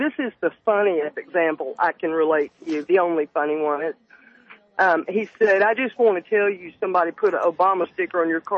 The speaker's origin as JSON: {"language": "English", "region": "the South", "country": "United States", "said": "I said, I am. I'm Southern. I'm Irish. I've lived away."}